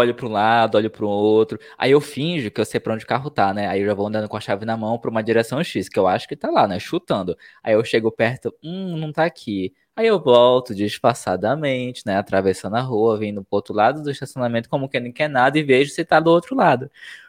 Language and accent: Portuguese; Manaus, Amazonas, Brazil; porque eu vim de Manaus, onde eu acordava 6 da manhã, tava 35 graus já.